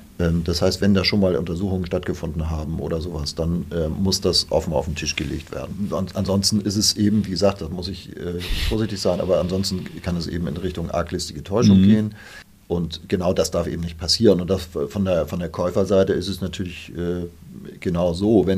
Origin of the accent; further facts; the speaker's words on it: Northern Germany, Germany; ich komme aus Norddeutschland